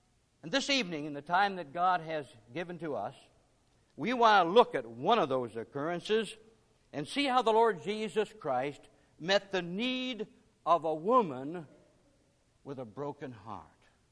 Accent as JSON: {"language": "English", "region": "New York", "country": "United States", "said": "I'm from New York originally, and that's called the Empire State."}